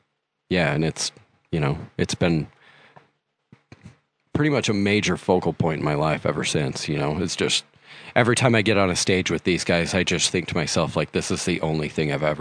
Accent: Tooele, Utah, United States; I grew up in Tooele, which is, you know, in the 90s. And if anybody knows anything about Tooele in the 90s, it was kind of the methamphetamine capital of the planet.

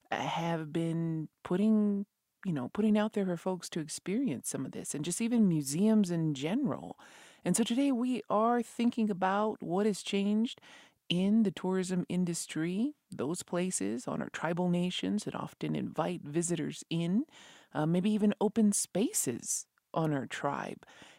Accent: Masota Pueblo, New Mexico, United States; from Masota Pueblo, and we are hearing about tribal tourism today.

